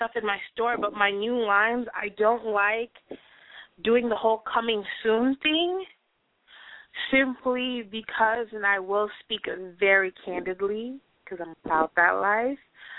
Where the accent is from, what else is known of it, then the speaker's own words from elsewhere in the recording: Sierra Leone; I'm from Sierra Leone, but my dad's side of the family is from Magbema Chiefdom, which is in Sierra Leone.